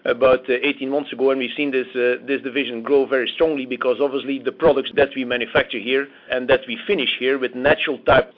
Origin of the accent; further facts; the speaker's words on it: Belgium; now in Rocky Face, United States; I say Rocky Face, Georgia. That's where I live, but obviously that's not where I'm from originally. I am from Belgium. I've been here for 20 years, and the U.S. is my country right now